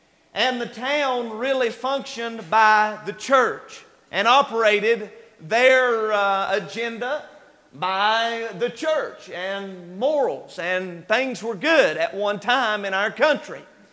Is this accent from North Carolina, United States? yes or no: yes; Boone, North Carolina, United States; Now, I grew up here in Boone, Watauga County, and was born in the late 80s.